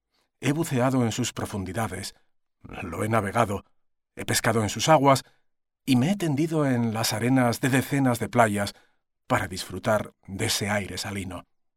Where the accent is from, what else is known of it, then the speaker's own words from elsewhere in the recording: Madrid, Community of Madrid, Spain; Nací en Madrid, una ciudad que se encuentra a más de 300 kilómetros de la costa más cercana. De modo que, como muchos chicos de mi barrio y de mi generación, conocía el mar